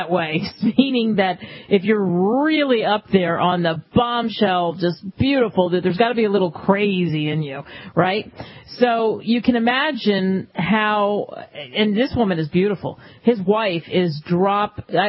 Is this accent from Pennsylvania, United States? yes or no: yes; Philadelphia, Pennsylvania, United States; he apparently was on my hometown sports radio station in Philadelphia